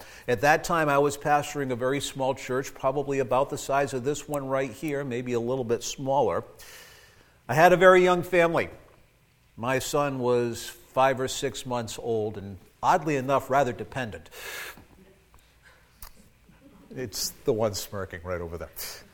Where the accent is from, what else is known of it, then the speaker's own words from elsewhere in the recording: Massachusetts, United States; also born or lived in Rhode Island / Kansas City; now in Maine, United States; I was born in Rhode Island, raised in Massachusetts, educated in Kansas City, and went to Maine, so I tell everybody I took a very scenic route up the coast.